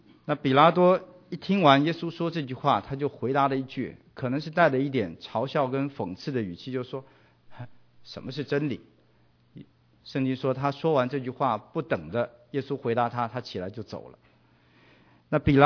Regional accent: China; 那我们中国人把这种告法叫做诬以谋反

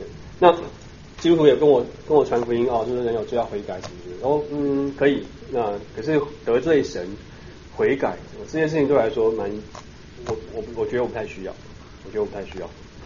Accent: Taipei, Taiwan; 我信主以前就我是在台北市长大的那个小孩，所以很 typical， 就是家里是小康的家境，

